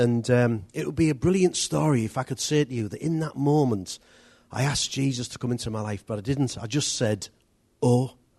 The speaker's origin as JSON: {"language": "English", "town": "Middlesbrough", "region": "North East England", "country": "United Kingdom", "tie": "born or raised there", "said": "I was brought up in Middlesbrough, brought up in an ordinary home. We never went to church or anything like that."}